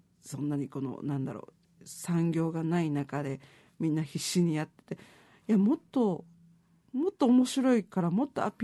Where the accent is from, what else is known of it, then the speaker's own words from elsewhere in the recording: Okinawa, Japan; 地元沖縄の人ってなんとなく自己肯定感が低いというか